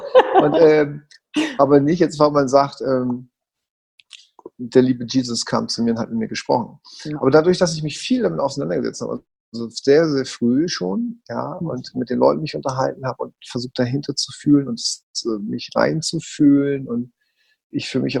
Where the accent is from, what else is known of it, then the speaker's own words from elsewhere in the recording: Hamburg, Germany; ich bin evangelisch, weil es halt so von früher war in Hamburg, ne? Ich bin ein Hamburger Jung.